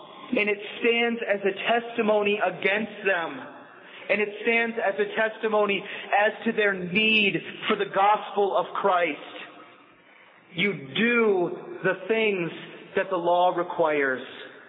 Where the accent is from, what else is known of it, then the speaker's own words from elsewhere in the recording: Pennsylvania, United States; Now I grew up in Northwest Pennsylvania, and not far from my home there is a small Amish community.